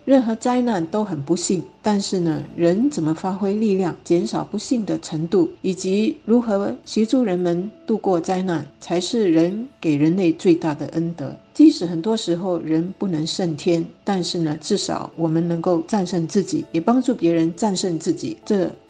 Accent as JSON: {"language": "Chinese", "country": "Singapore", "said": "那新加坡基本上是没有天灾，我们是很幸运的"}